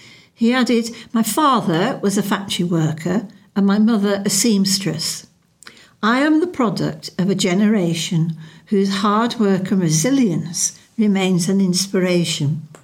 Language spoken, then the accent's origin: English; Bolton, North West England, United Kingdom; The University of Bolton in my hometown is one of the most socially inclusive universities in the UK.